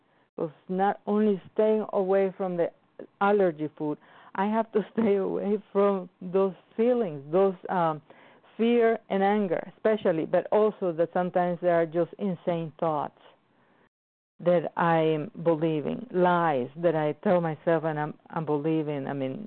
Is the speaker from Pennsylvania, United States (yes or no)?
no; Wisconsin, United States; I'm from Wisconsin.